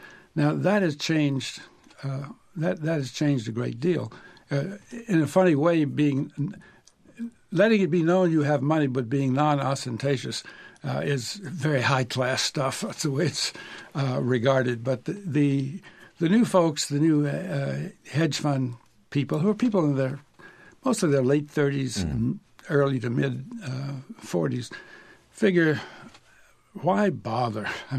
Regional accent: Virginia, United States; I shouldn't say this because I'm from Virginia

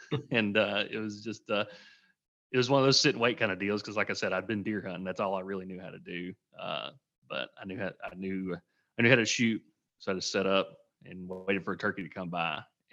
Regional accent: Tennessee, United States; Yeah, I am from Tennessee, grew up there.

